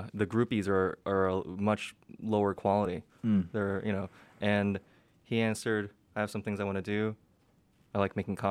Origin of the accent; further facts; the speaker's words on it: New Jersey, United States; I'm only mentioning this because I'm also from New Jersey. I'm really proud of it.